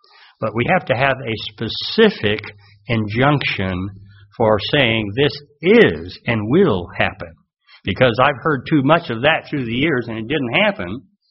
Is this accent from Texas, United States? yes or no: yes; Texas, United States; born there; Now, I was born in Texas, so I like Texas